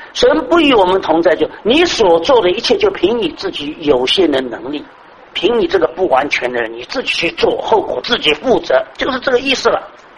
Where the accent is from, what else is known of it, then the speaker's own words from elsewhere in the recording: China; 其实我们中国人很多的话，若要人不知啊，除非己莫为啊